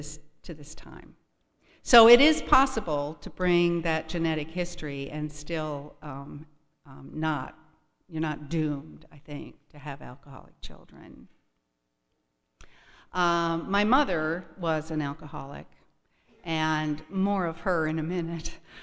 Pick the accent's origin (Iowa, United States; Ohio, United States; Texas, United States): Iowa, United States; born there; also born or lived in Boston; I was born in Iowa, and I went to school in Boston, where I met my husband.